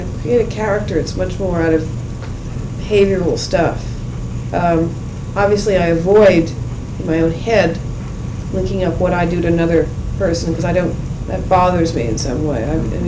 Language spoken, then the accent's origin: English; New York, United States; I wasn't taken to the theater, even though I was raised in New York.